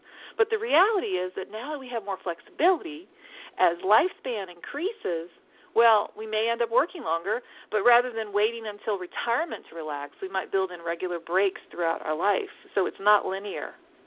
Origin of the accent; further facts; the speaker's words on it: Texas, United States; women in my home state of Texas at 65 are one of the largest growing populations of workers